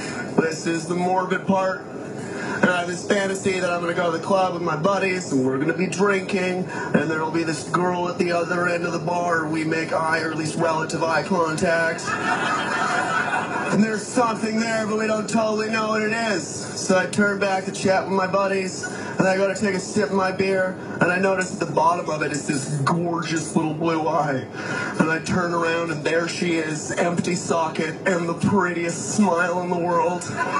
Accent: Yellowknife, Northwest Territories, Canada; Because every conversation I've had down south has started with, where are you from? Yellowknife.

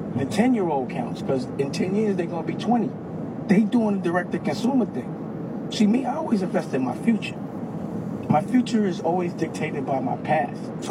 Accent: New York City, New York, United States; I'm from Harlem.

